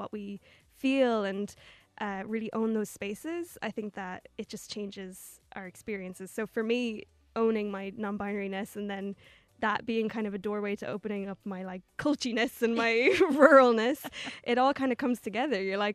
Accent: Ulster, Ireland; I'm obviously from Donegal, everybody.

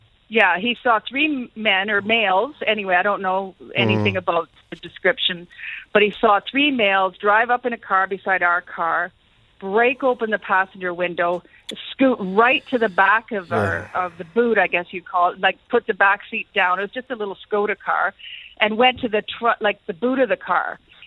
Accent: Canada; I'm a Canadian and I'm married to an Irishman and from Connemara, and we live in Canada.

